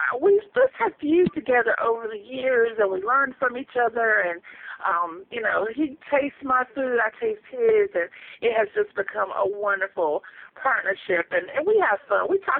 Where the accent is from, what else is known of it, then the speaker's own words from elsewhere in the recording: North Carolina, United States; We're from North Carolina.